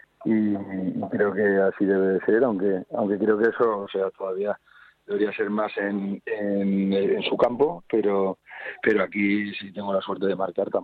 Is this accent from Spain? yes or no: yes; Madrid, Community of Madrid, Spain; aunque nosotros somos de Madrid.